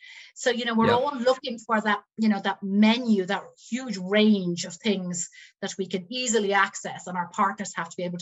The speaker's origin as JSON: {"language": "English", "country": "Ireland", "moved": "yes", "lives_now": "United Kingdom", "said": "I moved from Ireland to the UK 7 years ago."}